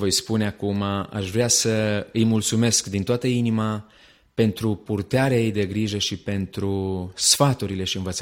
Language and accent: Romanian; Jitin, Caraș-Severin, Romania; Am omis să vă spun că sunt deloc de lângă Oravița, din Jitin, comuna Ciudanovița